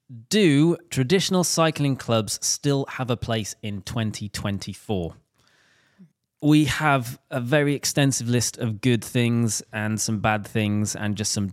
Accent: Wales, United Kingdom; because it's Team Wales, I'm drawn to it being Welsh.

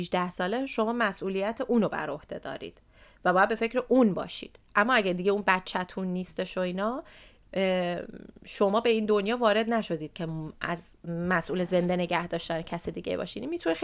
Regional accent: Iran; moved away; حالا مثلا من وقتی از ایران اومدم بیرون هیچ وابستگی حس نمی کردم

